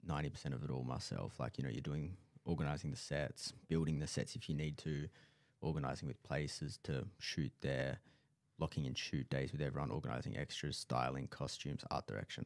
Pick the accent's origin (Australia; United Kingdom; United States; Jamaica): Australia; Karratha, Western Australia; that's like the best takeaway you could probably get from growing up in Karatha is like it definitely teaches you that you need to work hard